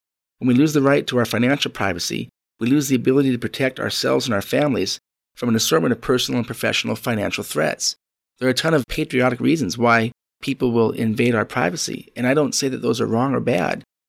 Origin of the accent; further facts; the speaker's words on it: United States; And since I'm an American, many of the examples that I cite deal specifically with the economic and legal environment of the United States.